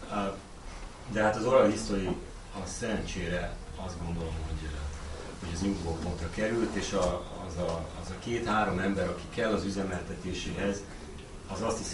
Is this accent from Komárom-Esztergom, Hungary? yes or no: yes; Tatabánya, Komárom-Esztergom, Hungary; Egyébként Tatabányáról jöttem.